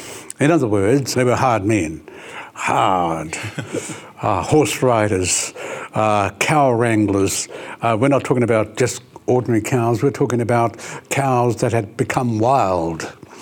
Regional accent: Ruatahuna, Bay of Plenty, New Zealand; It depends where you're from. And we're from Ruatahuna

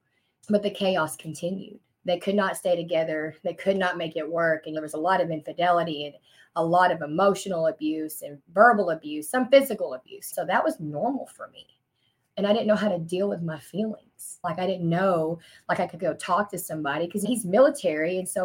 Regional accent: Arkansas, United States; I am from Arkansas. I am from a small town here in Arkansas. I wasn't always from here though.

